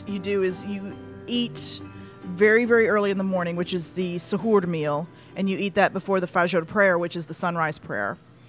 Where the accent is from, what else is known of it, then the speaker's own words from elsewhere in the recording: Fort Worth, Texas, United States; Raised in Texas, and my father is of Palestinian origin.